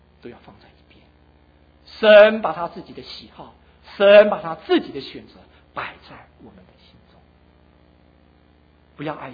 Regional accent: China; 就算是我们中国人，我们有我们中国人的历史

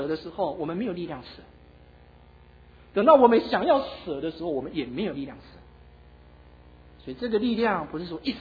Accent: Taiwan; 我们小时候在台湾的时候，我们常常听到这句话，很小的时候

